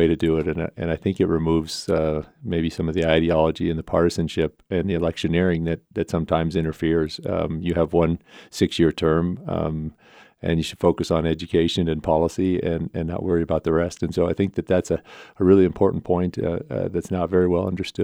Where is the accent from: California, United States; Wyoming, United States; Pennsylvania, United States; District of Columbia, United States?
Wyoming, United States; Pinedale; if it's a smaller place like where I grew up in Pinedale